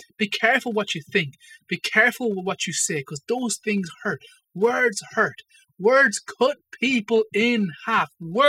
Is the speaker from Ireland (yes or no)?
yes; Ireland; especially us as Irish people. We detest prideful people, arrogant people.